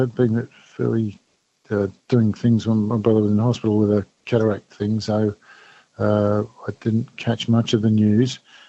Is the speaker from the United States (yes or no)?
no; London, United Kingdom; born there; I was born down south near Crystal Palace.